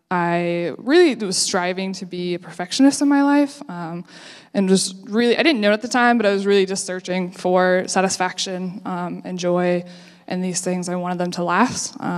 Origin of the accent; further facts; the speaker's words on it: Columbus, Indiana, United States; I grew up in Columbus, Indiana. For those of you who don't know, yeah, great town. It's about 41 minutes away from here.